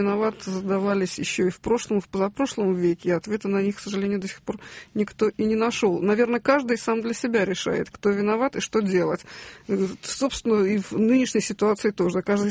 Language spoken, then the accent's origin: Russian; Saint Petersburg, Russia; мы петербуржцы считаем первой столицей